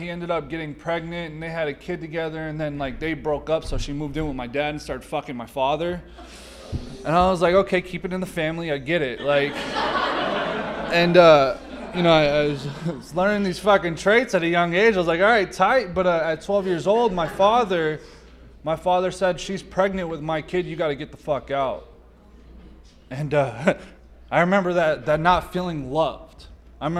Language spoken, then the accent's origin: English; Eloy, Arizona, United States; My mom lived in Casa Grande, and I grew up in Eloy a little bit, and I came back here.